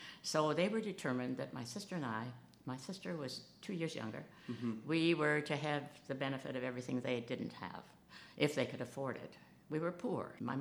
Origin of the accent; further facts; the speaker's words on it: Winnipeg, Manitoba, Canada; I came from Winnipeg